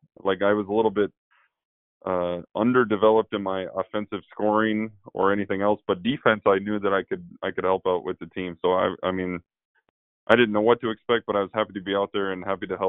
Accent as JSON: {"language": "English", "town": "Williston", "region": "North Dakota", "country": "United States", "tie": "born or raised there", "said": "just coming to Missoula, growing up in Williston, things are completely different than Missoula."}